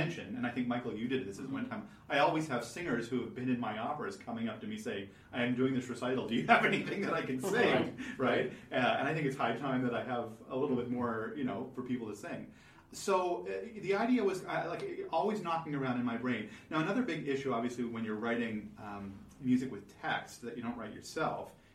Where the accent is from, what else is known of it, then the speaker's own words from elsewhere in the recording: Gander, Newfoundland and Labrador, Canada; I grew up in Gander, Newfoundland. I jokingly tell people that I spent the first 18 years of my life trying to get away from Newfoundland and the rest of it trying to get back.